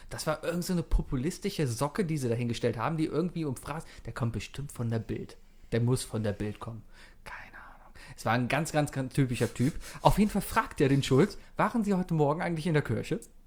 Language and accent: German; Cologne, North Rhine-Westphalia, Germany; Nein, ich bin Kölner.